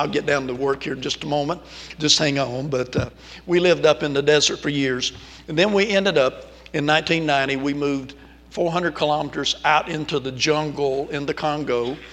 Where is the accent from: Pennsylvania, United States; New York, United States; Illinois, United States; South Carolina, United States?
South Carolina, United States; Now, we grew up in South Carolina.